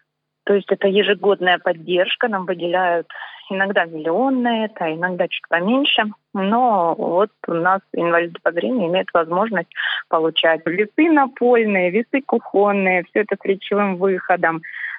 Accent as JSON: {"language": "Russian", "town": "Donetsk", "region": "Donetsk Oblast", "country": "Ukraine", "moved": "yes", "lives_now": "Russia", "said": "я была беженкой из Донецка. И в 2014 году у меня еще не было гражданства."}